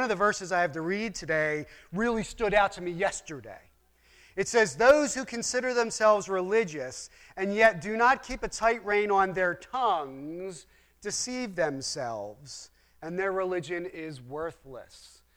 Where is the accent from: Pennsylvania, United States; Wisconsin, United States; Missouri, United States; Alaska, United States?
Pennsylvania, United States; Philadelphia; And I'm from Philadelphia. I've seen a lot of discourteous things.